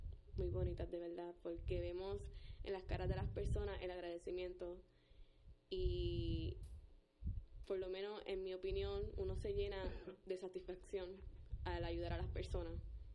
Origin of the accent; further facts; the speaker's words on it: Carolina, Puerto Rico; De Carolina.